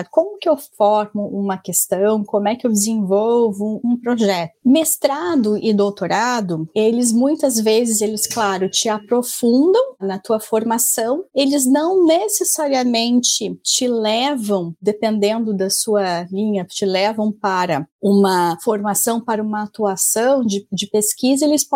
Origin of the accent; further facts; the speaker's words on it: Rio Grande do Sul, Brazil; now in São Paulo, Brazil; eu me mudei do Rio Grande do Sul, eu sou gaúcha originalmente, para São Paulo